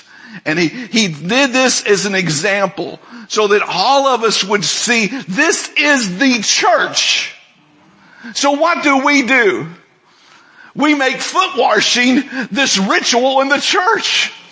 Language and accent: English; Kentucky, United States; I'm from Kentucky. I like to add an R in wash. It's not wash, it's wash. Call it what you will. It's just the way we say it.